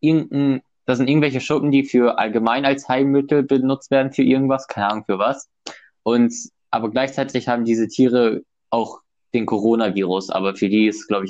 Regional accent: Russia; Fun Fact, ich bin Russe.

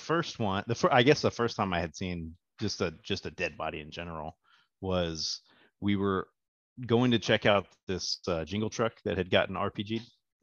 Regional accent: Houston, Texas, United States; Because I'm from Houston, right? So I wasn't used to the cold.

